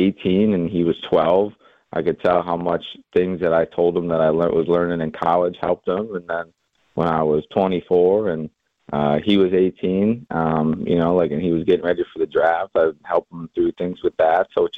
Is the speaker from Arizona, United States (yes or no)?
no; Milwaukee, Wisconsin, United States; you're telling me that I'm going to my hometown Brewers? I'm like, man, I was like, I couldn't be happier. So, always been a dream to play for the Brewers.